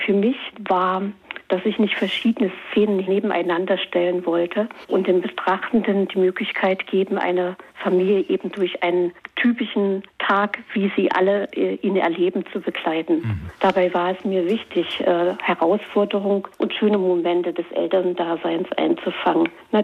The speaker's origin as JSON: {"language": "German", "region": "East Germany", "country": "Germany", "tie": "born or raised there", "said": "Ich bin ja in der DDR groß geworden"}